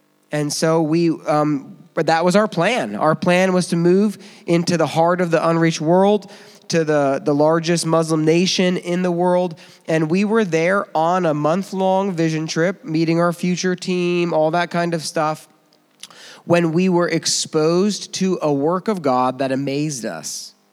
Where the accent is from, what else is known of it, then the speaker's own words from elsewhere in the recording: United States; a white kid growing up in Warren County, which is very rural where I grew up.